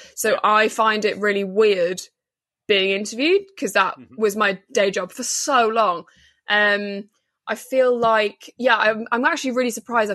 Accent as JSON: {"language": "English", "region": "North West England", "country": "United Kingdom", "tie": "born or raised there", "also_born_or_lived": "Liverpool", "said": "grew up in northwest Cheshire. Right. So that, which is sort of like nondescript. That's like nondescript north that no one can ever place. But not in the, I'm just being very clear, not in the posh part"}